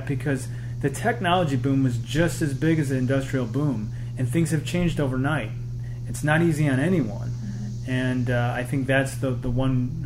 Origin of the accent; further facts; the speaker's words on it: Wisconsin, United States; Some of us, like for me, I grew up in the church. I grew up in Wisconsin.